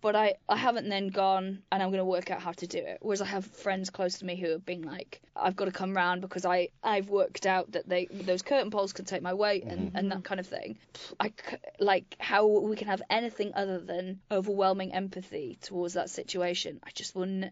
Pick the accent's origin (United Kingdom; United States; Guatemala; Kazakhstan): United Kingdom; Wales; So I grew up in Wales on a farm